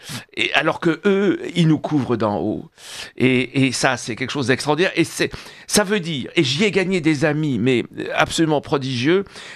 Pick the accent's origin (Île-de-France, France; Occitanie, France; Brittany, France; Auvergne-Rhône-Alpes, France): Île-de-France, France; Paris; born there; je suis né à Paris, voilà, Paris 12e, à l'hôpital des Diaconesses